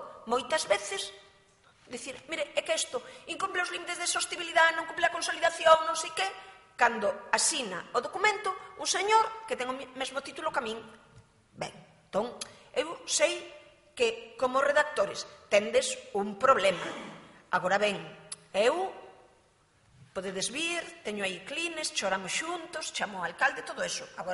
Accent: Monforte de Lemos, Galicia, Spain; Non me cesa porque fai ben, porque como son de Monforte caio yo ben

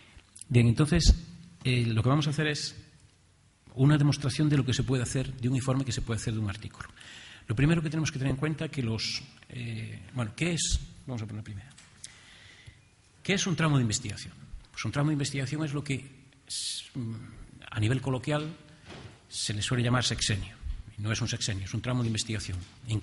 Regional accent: Galicia, Spain; now in Granada, Spain; yo soy gallego y trabajo en la Universidad de Granada.

